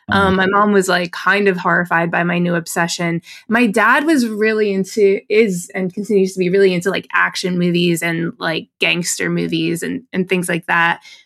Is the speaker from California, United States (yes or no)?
no; Parsippany, New Jersey, United States; I grew up in New Jersey, in like suburbia, New Jersey.